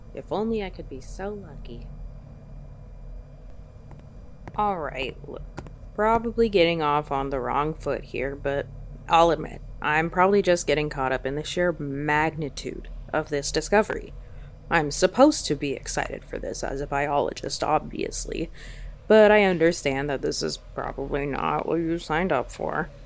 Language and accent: English; Rocky Mountains, United States; Well, I grew up in the Rockies mostly, and of course we have our fair share of Bigfoot hunters.